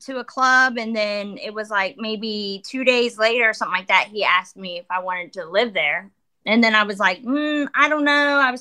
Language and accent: English; United States; Yeah, no, my parents are, you know, we're from the Midwest.